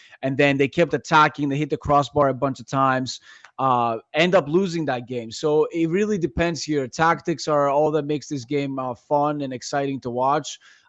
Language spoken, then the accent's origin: English; Greece; Greece is playing. So I'm going to watch my home country play.